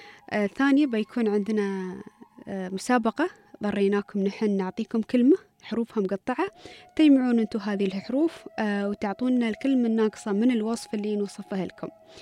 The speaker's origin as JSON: {"language": "Arabic", "country": "United Arab Emirates", "said": "منها متداولة أصلا عالميا، ولكن نحن نحورها بطريقة تكون محلية تناسب بيئتنا في دولة الإمارات، رمستنا، لهجتنا، الشخصيات اللي نختارها."}